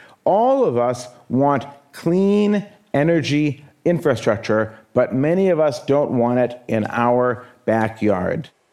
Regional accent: United States; In my home country, the United States

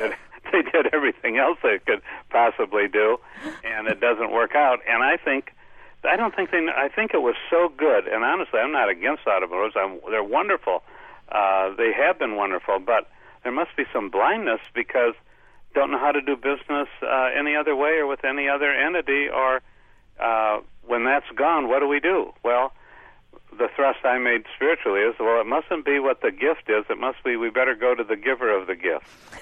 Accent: Highland Park, Michigan, United States; born there; also born or lived in Lansing; I was born in Highland Park, Michigan, which is not far from where Henry Ford's first plant was.

